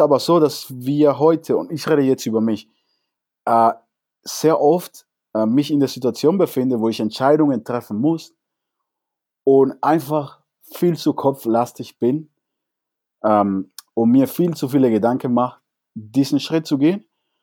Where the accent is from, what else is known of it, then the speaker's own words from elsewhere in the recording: Cuba; now in Germany; Ich habe mehr so eine generelle Erinnerung über meine Kindheit in Kuba.